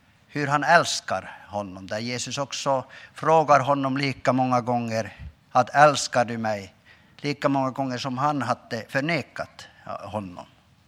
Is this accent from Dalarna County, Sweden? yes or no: no; Kuttainen, Norrbotten County, Sweden; Och så vill jag också frambära hälsningar från min hembygd i Kuttainen.